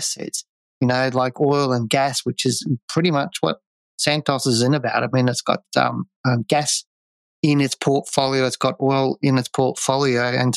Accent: Australia; But that splits me to the other side of things being an Australian.

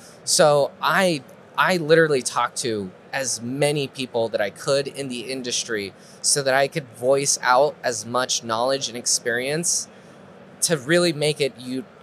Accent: Mexico; And I grew up in Mexico.

